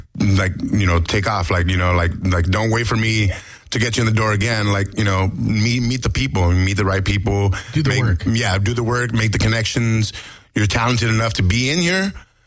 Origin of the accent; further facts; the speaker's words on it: Los Angeles, California, United States; I was born and raised in East LA, so having moved there around 99